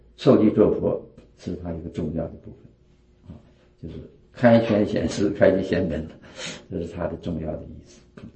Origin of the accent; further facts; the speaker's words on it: China; 我们中国人呢，我们华严佛教的习惯的用语就是禅师嘛